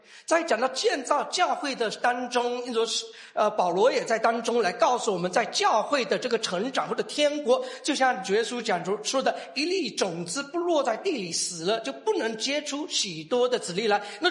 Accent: China; 对我们中国人，我们华人个个人都是精英啊

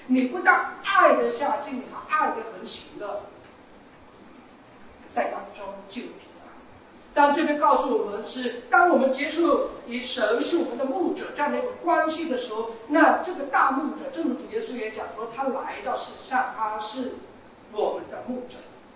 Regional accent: China; 因为我想想我们中国也是有文化的

